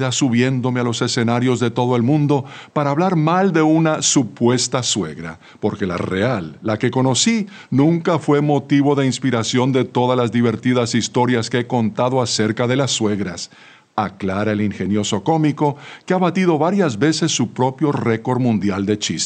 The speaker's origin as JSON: {"language": "Spanish", "region": "Santander", "country": "Colombia", "tie": "born or raised there", "said": "pues tenía un rostro austero, fuerte, como las mujeres de mi tierra santandereana."}